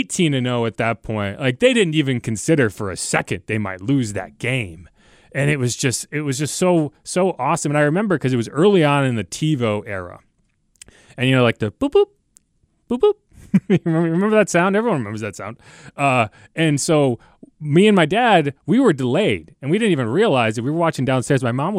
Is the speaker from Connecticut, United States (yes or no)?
yes; Connecticut, United States; So I grew up in Connecticut. I was a big Giants fan, and the David Tyree helmet catch.